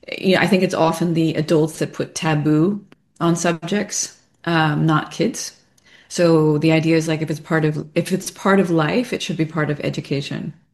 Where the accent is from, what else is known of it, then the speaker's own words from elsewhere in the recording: United States; but that I have done myself as an American.